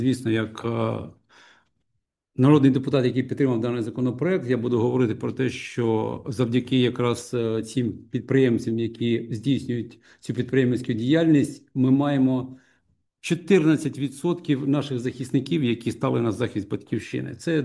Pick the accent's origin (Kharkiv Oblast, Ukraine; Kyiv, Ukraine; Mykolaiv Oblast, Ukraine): Kyiv, Ukraine; Безпосередньо, як киянин, я бачу у себе біля будинку, працювала кав'ярня десь років, може, з 10 уже.